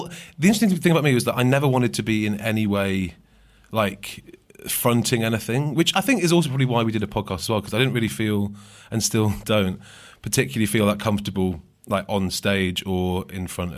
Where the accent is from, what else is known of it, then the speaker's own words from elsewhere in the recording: Hale, North West England, United Kingdom; I'm actually from a little village called Hale in Manchester.